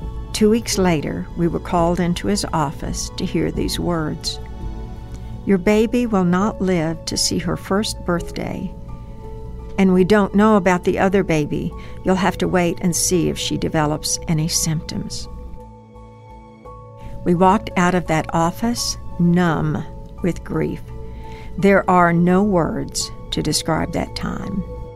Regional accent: Shawnee, Oklahoma, United States; During those early days growing up in Shawnee, I certainly never expected to undergo such tragedy.

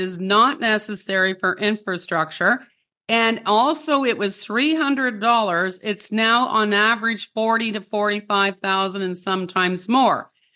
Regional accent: Canada; So as a Canadian

